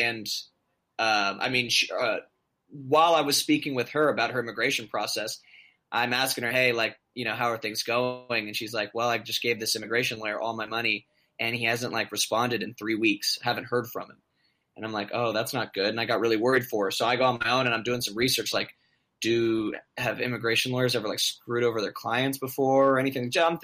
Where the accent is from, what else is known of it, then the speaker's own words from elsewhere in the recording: Arizona, United States; I mean, I'm from Arizona.